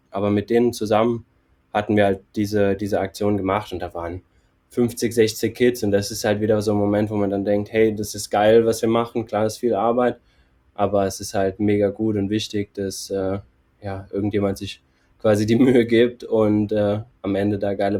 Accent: Pluwig, Rhineland-Palatinate, Germany; Das war tatsächlich quasi in meinem Heimatort, nicht in Trier, sondern es ist so 12 Kilometer, einmal über einen Berg drüber, in Pluwig.

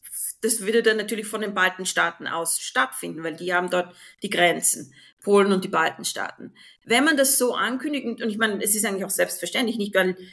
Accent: Austria; Ich bin Österreicherin

